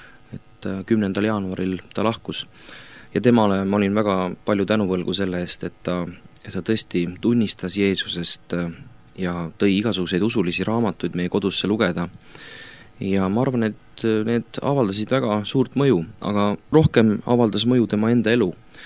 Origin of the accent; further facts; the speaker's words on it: Lääne County, Estonia; born there; siia maailma ma sündisin siis Läänemaal ja koolidirektori perekonda. Minu vanemad ei olnud usklikud ja kristlased, küll aga minu vanavanemad